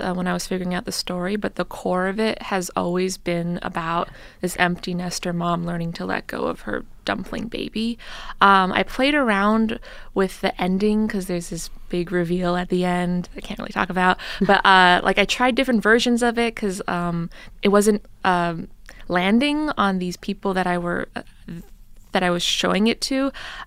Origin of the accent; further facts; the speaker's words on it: Toronto, Ontario, Canada; I'm from Toronto, Canada